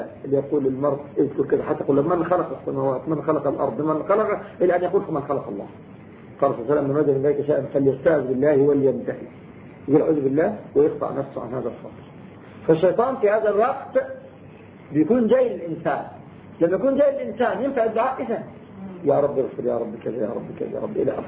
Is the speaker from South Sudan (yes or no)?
no; Egypt; جماعتنا المصريين قبل احنا مصريين